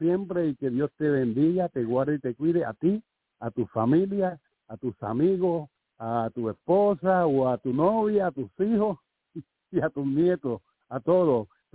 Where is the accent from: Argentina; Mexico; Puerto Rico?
Puerto Rico; Yauco; al pueblo de Yauco, que es mi patria también, mi pueblo.